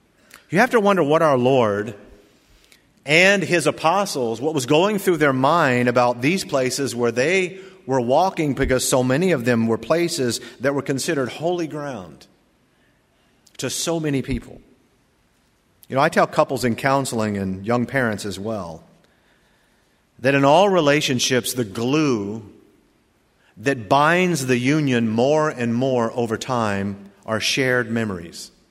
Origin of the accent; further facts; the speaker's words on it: Virginia, United States; born there; also born or lived in Wichita Falls, Texas / Adana, Turkey / Satellite Beach, Florida / Fayetteville, North Carolina; I was born in Virginia, lived there a couple years, and then moved to Wichita Falls, Texas, back to Virginia. From Virginia, we moved to Turkey, Adana, Turkey, for 3 years, and then Satellite Beach in Cocoa and Fayetteville, North Carolina